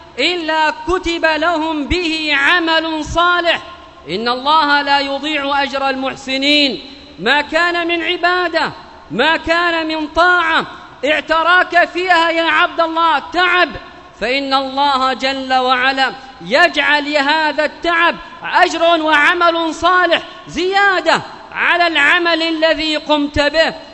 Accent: Yemen

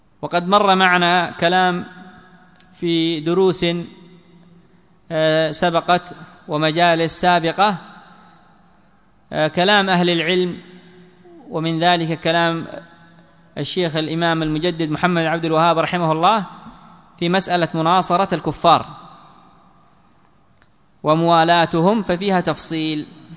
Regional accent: Yemen; خصوصا عندنا في اليمن

